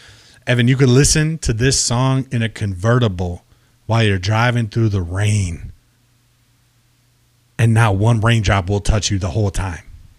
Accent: California, United States; born there; I was made in California. I was born in California.

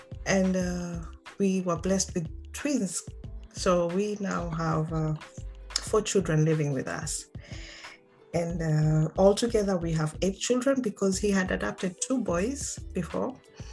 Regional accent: Mombasa, Coast, Kenya; born or raised there; also born or lived in Dubai / Uganda; now in Denmark

